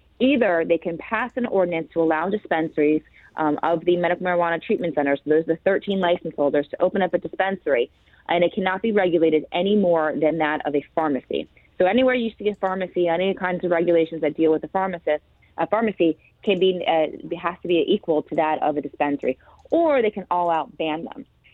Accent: Florida, United States; I'm from South Florida and being the new face and the new vision of agriculture.

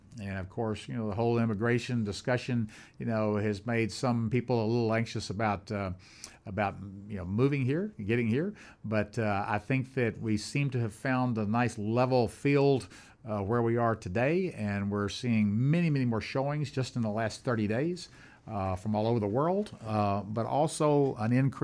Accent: Tennessee, United States; I didn't track a lot of currency rates when I was growing up in Tennessee.

